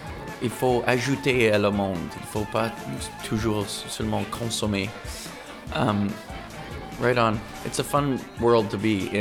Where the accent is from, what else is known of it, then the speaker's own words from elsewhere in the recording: Montreal, Quebec, Canada; je viens de Montréal et je viens d'un monde où il y a beaucoup de gens différents, beaucoup de langues, beaucoup de styles, beaucoup de cultures, beaucoup d'histoires.